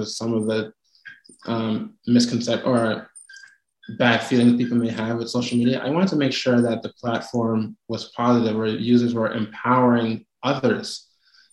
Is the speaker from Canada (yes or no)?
yes; Canada; I'm in Toronto. So I'm the Canadian in the bunch.